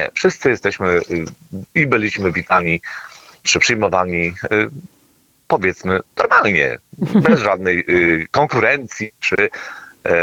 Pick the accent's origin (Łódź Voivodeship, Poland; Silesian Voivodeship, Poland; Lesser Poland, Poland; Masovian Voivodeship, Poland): Łódź Voivodeship, Poland; Łódź; moved away; No jestem z centralnej Polski, z miasta Łodzi